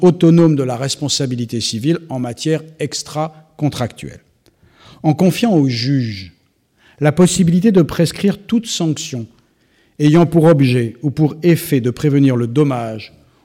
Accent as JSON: {"language": "French", "region": "Brittany", "country": "France", "said": "Je suis breton, et l'un des auteurs bretons que nous chérissons"}